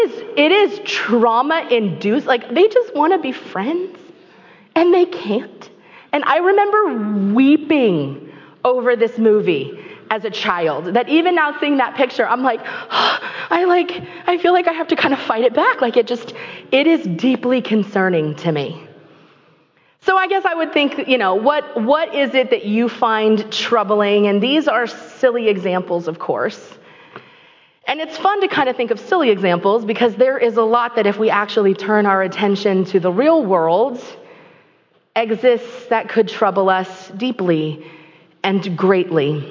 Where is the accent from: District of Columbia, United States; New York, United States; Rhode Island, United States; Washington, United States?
Washington, United States; I'm from Washington. I would call myself a Washingtonian, but I've spent a lot of my time over in Eastern Washington, where we don't do this.